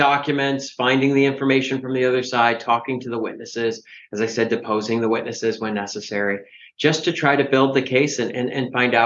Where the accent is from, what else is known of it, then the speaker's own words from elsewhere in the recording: Chicago, Illinois, United States; Well, I was born and raised in Chicago, right in the city, just a few L stops from Wrigley Field on the north side.